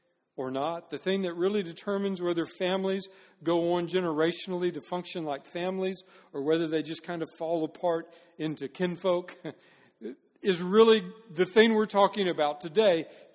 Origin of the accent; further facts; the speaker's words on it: Dallas, Texas, United States; now in Apex, United States; Dallas is my hometown and the church I served before I came to Salem and to Apex, North Carolina, was a church in the downtown area of Dallas